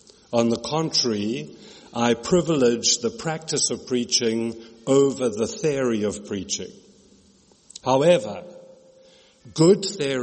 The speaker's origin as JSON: {"language": "English", "country": "South Africa", "tie": "born or raised there", "said": "I grew up in South Africa, was ordained in the Church of England in South Africa, which I still am officially ordained there"}